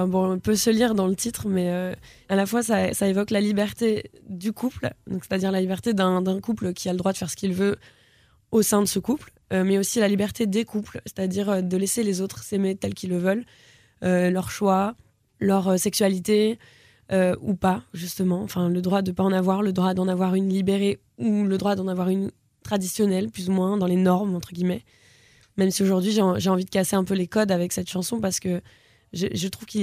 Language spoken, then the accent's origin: French; Le Havre, Normandy, France; moved away as an adult; Jusqu'à mes 20 ans au Havre et toute ma famille au Havre aussi.